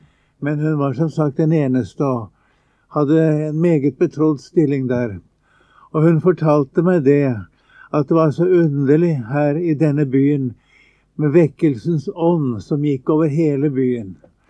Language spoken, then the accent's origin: Norwegian; Oslo, Norway; also born or lived in Bergen / Stavanger; Jeg har vokst opp i Oslo. Jeg har bodd her hele mitt liv, så å si. Bortsett fra 2 år da. Et år bodde jeg i Bergen, det første året jeg var gift. Og et år eller halvannet var det egentlig, bodde jeg i Stavanger under krigen. Men ellers har jeg bodd i Oslo.